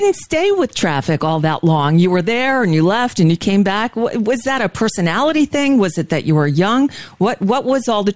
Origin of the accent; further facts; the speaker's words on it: Florida, United States; I grew up in South Florida, and … was part of that soundtrack